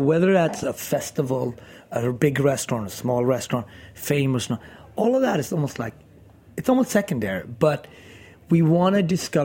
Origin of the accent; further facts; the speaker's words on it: Gothenburg, Västra Götaland, Sweden; English is a second language; In Scandinavia, obviously, when I grew up there, it's very important for me to have a restaurant in my hometown in Gothenburg.